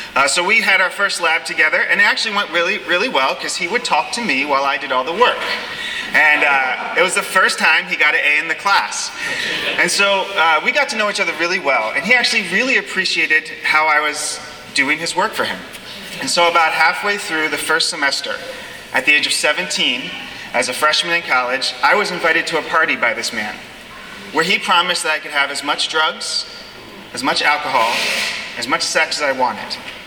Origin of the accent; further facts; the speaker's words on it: Baltimore, Maryland, United States; I grew up in Baltimore, Maryland.